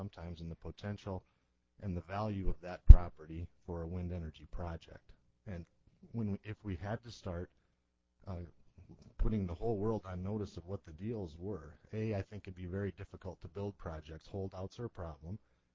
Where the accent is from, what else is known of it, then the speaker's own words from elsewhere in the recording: Pierre, South Dakota, United States; I'm a lawyer from Pierre.